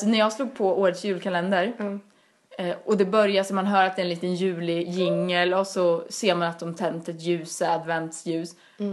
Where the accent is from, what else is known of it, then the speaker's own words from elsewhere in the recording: Karlstad, Värmland, Sweden; Ja, hemma i Karlstad, då är det familjen och så äter vi julmat